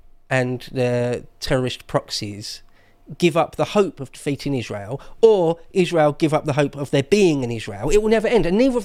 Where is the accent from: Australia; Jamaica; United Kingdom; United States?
United Kingdom; England; I'm an Englishman